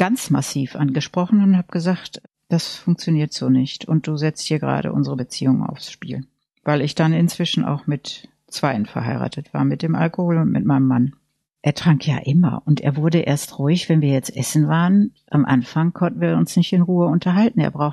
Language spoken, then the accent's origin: German; North Rhine-Westphalia, Germany; Und ich bin im Münsterland aufgewachsen